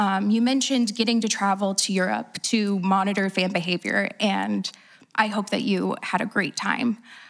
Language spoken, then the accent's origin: English; Ireland; Sir, I'm Irish.